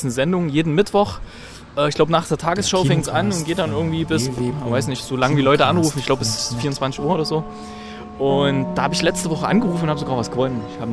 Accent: Thuringia, Germany; Nein, das ist erstens nicht meine alte Heimat, Dresden. Ja, das ist ja Sachsen und ich komme ja aus Thüringen.

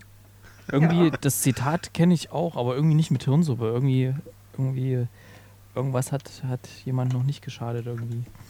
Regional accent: Thuringia, Germany; Da gibt es selbst in Thüringen, wo ich ja herkomme, gibt es selbst da Unterschiede. Also aus der Ecke, wo ich herkomme, hieß das Remftel.

